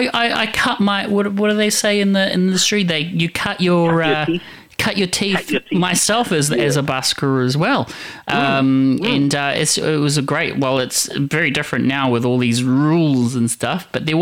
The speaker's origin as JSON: {"language": "English", "country": "Philippines", "said": "I'm also Filipino. And if you know the Filipino culture, we love to yell when we talk."}